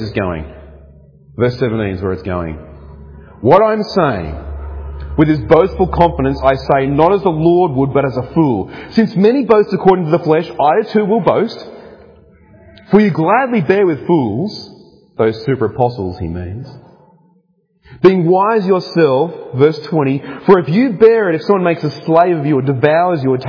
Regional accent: New South Wales, Australia; I'm from New South Wales. I'm a foreigner to these lands. But I've been here 10 years now

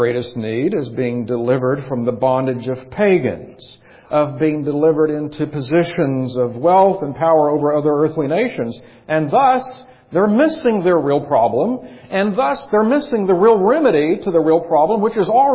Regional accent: Texas, United States; I was born and raised in Texas, so the whole thing seems sort of absurd to me.

